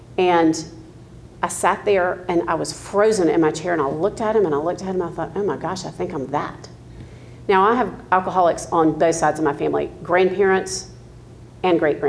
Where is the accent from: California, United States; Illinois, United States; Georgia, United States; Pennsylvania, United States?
Georgia, United States; Atlanta; So I grew up here in Atlanta and grew up nominally Episcopalian.